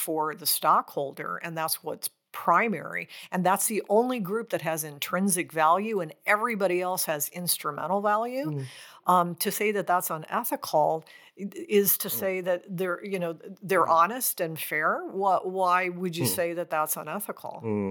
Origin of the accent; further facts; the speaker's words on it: Nebraska, United States; I come from Nebraska, the middle of the United States, and many of the business leaders there are what we would call libertarians. And so agriculture is where we come from, farming, et cetera.